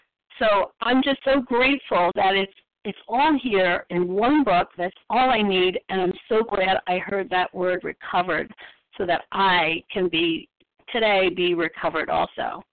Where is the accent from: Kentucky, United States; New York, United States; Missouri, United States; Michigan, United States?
New York, United States; Newburgh; I'm from Newburgh, New York, recovered compulsive overeater.